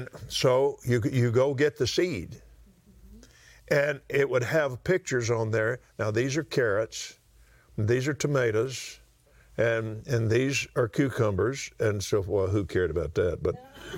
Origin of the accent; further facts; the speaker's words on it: Abilene, Texas, United States; there were about 20,000 people there in Abilene when I was born in Lubbock, but 6 weeks later we moved to Abilene.